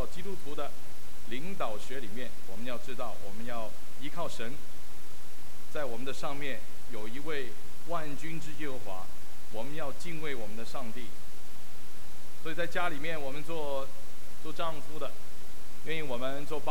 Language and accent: Chinese; Hong Kong; also born or lived in Taiwan; 我虽然从香港长大，但是有一段时间我就移民去了台湾。我记得我去的时候呢，我的奶奶，我们是宁波人，我们叫安娘，安娘带着我们去台湾。